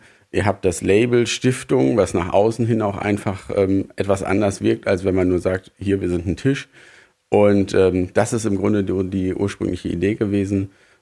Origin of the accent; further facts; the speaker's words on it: Bielefeld, North Rhine-Westphalia, Germany; ich komme aus Bielefeld